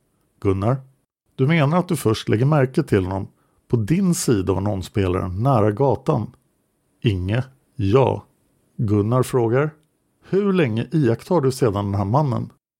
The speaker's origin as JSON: {"language": "Swedish", "town": "Stockholm", "region": "Stockholm County", "country": "Sweden", "tie": "born or raised there", "said": "Dessutom växte jag upp i Sköndal-Farsta under den absolut svåraste perioden på 60- och 70-talen."}